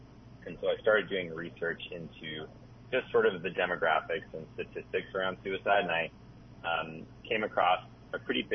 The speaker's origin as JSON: {"language": "English", "region": "Wyoming", "country": "United States", "said": "I'm also from Wyoming, so I kind of spend my time across the American West"}